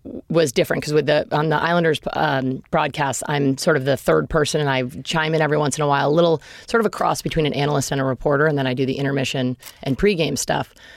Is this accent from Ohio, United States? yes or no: no; Boston, Massachusetts, United States; My first game was Detroit at Boston, and I'm from Boston, as you mentioned.